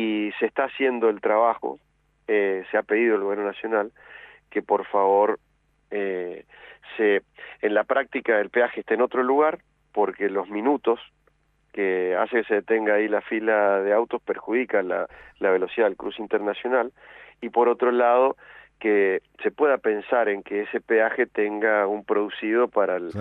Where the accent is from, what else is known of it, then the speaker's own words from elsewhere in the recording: Mendoza, Argentina; yo lo voy a decir como ciudadano a pie, como mendocino, como una persona común, como somos todos.